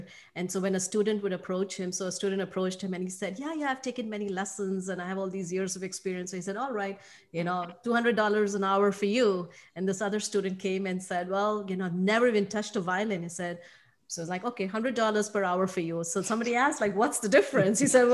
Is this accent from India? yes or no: yes; India; like I come from India